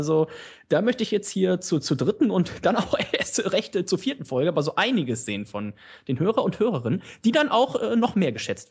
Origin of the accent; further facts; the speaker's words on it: Leverkusen, North Rhine-Westphalia, Germany; komme aus dem schönen Leverkusen